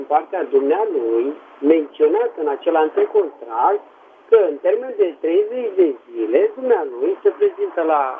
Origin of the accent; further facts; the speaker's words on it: Bucharest, Romania; sunt din București.